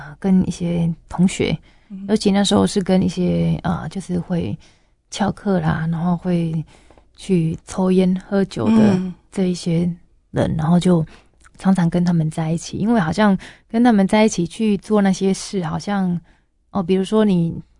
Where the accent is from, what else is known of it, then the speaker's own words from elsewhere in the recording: Hualien, Hualien County, Taiwan; 我是从小是在花莲出生，在花莲，然后长大也在花莲。